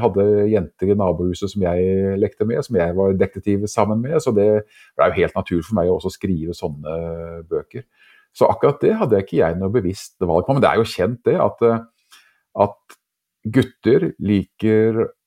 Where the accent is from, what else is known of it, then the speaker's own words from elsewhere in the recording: Bamble, Telemark, Norway; det hjemme jeg vokste opp i, hjemme i Bamble med mor og far eller hjemmeværende mor